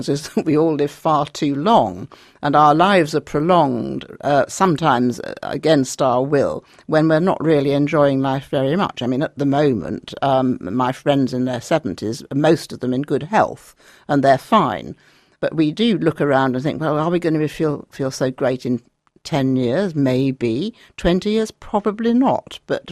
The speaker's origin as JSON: {"language": "English", "town": "Sheffield", "region": "Yorkshire and the Humber", "country": "United Kingdom", "tie": "born there", "said": "I mean, I was born in Sheffield, and every Saturday morning I used to go in quite an early age to the public library in Sheffield and change all my library books."}